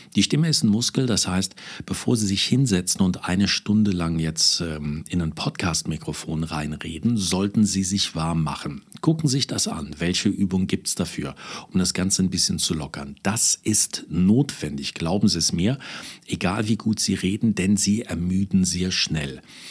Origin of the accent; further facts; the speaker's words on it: Saarland, Germany; wie man bei uns im Saarland so schön sagt, ein paar Streifen in der Aussprache drin haben.